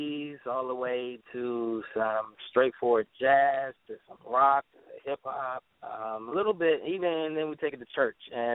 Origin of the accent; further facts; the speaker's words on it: Washington, District of Columbia, United States; also born or lived in Maryland; I'm from Washington, D.C., Maryland, DMV, what we call it, area.